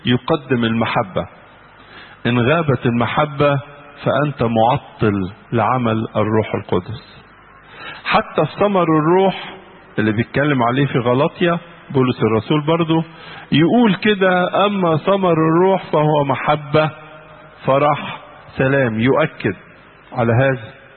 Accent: Alexandria, Alexandria Governorate, Egypt; عندنا في اسكندرية

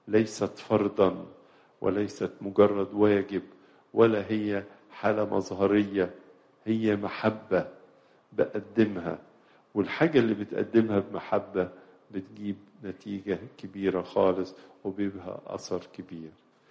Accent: Egypt; من أعظم الإنجازات اللي حصلت في بلادنا مصر في السنين القليلة اللي فاتت دي

